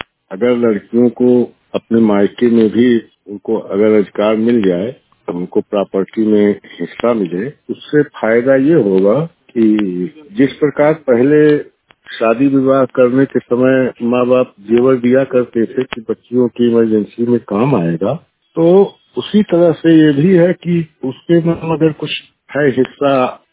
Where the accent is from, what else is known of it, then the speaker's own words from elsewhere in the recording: Basti, Uttar Pradesh, India; मैं बस्ती सिटी का रहने वाला हूँ।